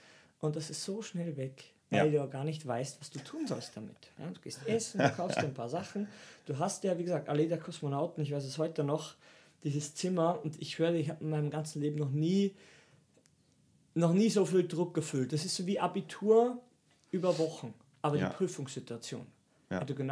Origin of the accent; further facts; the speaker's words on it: Austria; now in Germany; haben gleich gemerkt, er spricht ein bisschen komisch, woher kommst du aus Österreich?